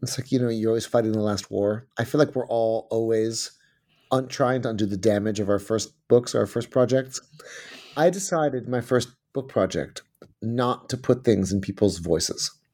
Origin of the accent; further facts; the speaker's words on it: United States; As an American who grew up with this completely Manichaean view of the world